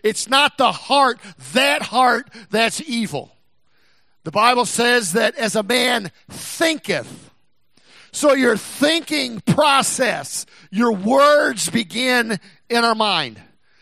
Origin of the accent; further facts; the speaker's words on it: Texas, United States; born there; We grew up in the South. Our whole family was born in Texas.